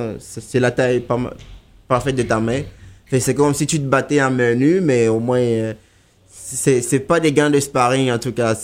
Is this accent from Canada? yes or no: yes; Canada; Je suis canadien, ouais.